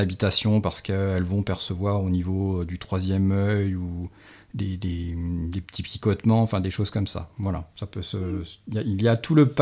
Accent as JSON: {"language": "French", "region": "Île-de-France", "country": "France", "tie": "born or raised there", "said": "moi je suis originaire du Nord, enfin du Nord, par rapport à ici, oui, Seine-et-Marne Nord, sur les anciens champs de bataille de la Première Guerre mondiale, j'ai grandi. Donc dans des très vieilles maisons"}